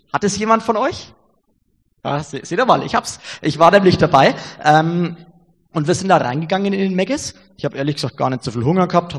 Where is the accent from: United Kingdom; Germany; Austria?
Germany; Rodenburg; Rodenburg, also ich komme aus Rodenburg, wissen ja einige vielleicht. Rodenburg ist relativ klein und Rodenburg ist ziemlich schön